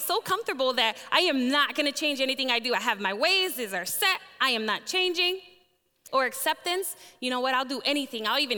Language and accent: English; Chicago, Illinois, United States; I was born and raised in Chicago, and fast forward 24 years, 24 years old